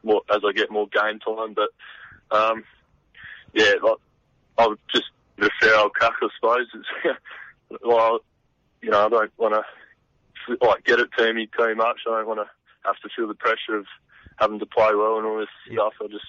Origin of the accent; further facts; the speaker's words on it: Hallerton, South Australia, Australia; now in Adelaide, Australia; because we come from Hallerton where there's not much people around, we went up to Adelaide where there's just people everywhere